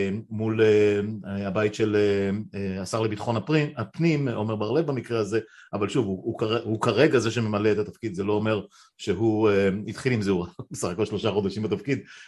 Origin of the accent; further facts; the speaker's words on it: Northern District, Israel; גדלנו בעמק, והיו, זה מצחיק, היו שם בשיבלי לידכם